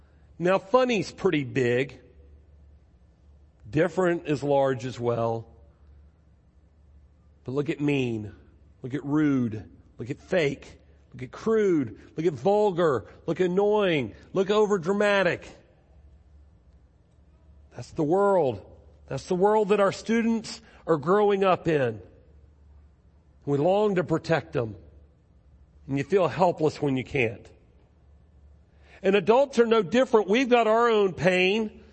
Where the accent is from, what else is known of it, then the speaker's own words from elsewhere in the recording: Baton Rouge, Louisiana, United States; I am from Baton Rouge. Got a mom and a dad. I've got an older brother.